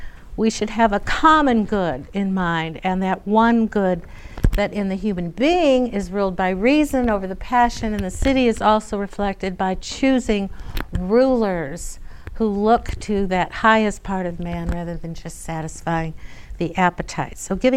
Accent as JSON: {"language": "English", "region": "Illinois", "country": "United States", "said": "I'm from Illinois, the land of Lincoln, and Glenn is from the secession state of South Carolina."}